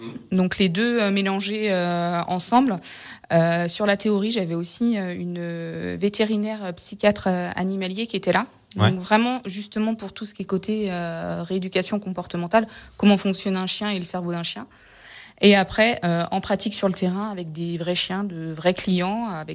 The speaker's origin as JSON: {"language": "French", "town": "Marignier", "region": "Auvergne-Rhône-Alpes", "country": "France", "said": "De Marigné"}